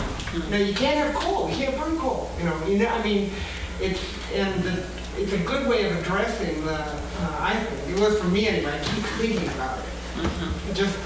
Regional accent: Seattle, Washington, United States; from Seattle

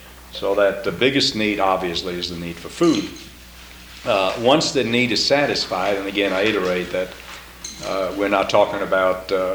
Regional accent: Austria; I was born and reared in Austria, so I went through the Hitler regime

